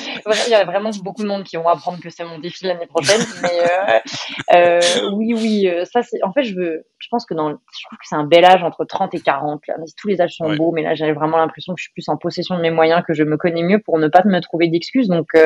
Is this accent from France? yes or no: yes; France; moved away; je la regarde de loin, la France, et ça reste que je l'aimerais toujours parce que ma famille et mes racines y sont.